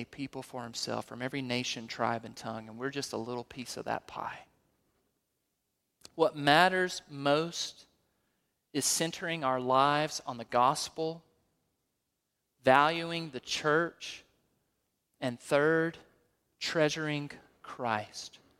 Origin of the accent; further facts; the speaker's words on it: Alabama, United States; I found a job at a lumberyard part-time in Kansas City in the winter, and I'm from Alabama.